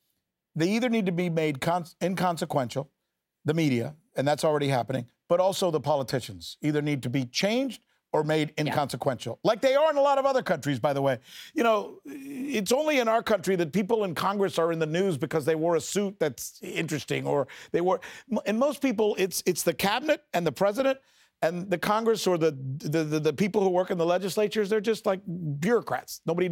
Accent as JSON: {"language": "English", "country": "Cuba", "moved": "yes", "lives_now": "United States", "said": "I'm an American, damn it. I came from a communist country. I came from Cuba."}